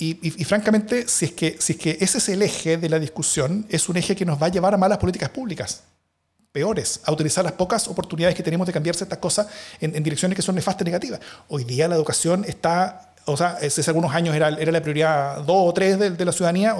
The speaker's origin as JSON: {"language": "Spanish", "country": "Chile", "said": "todo lo que somos nosotros como chilenos"}